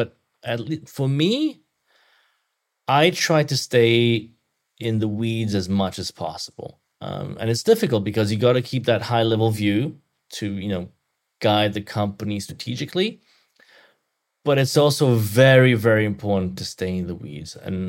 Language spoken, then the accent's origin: English; Belgium; English is a second language; now in United States; I grew up in Belgium. I love Belgium.